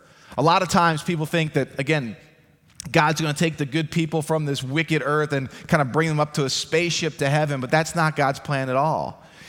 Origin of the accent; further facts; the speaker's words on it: Philadelphia, Pennsylvania, United States; now in Baltimore, United States; I love being from Philadelphia. It'll always be my hometown. I love the city of Baltimore. It is my adopted hometown.